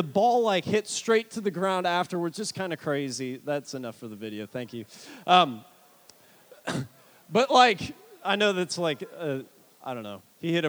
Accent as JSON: {"language": "English", "region": "Illinois", "country": "United States", "tie": "born or raised there", "said": "And when I was younger, I grew up in Illinois. Growing up in Illinois during the 90s, like, Michael Jordan was the guy."}